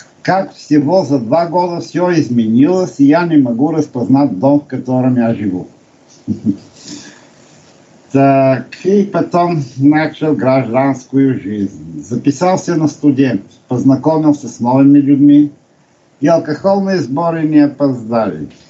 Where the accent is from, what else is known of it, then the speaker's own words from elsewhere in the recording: Bulgaria; Russian is a second language; поскольку русский не является мой родным языком. Я из Болгарии.